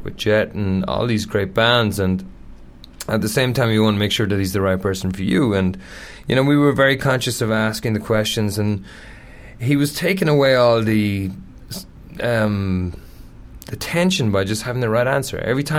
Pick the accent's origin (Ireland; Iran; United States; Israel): Ireland; I come from Ireland, so you expect to get up at least one morning where you go, it's raining.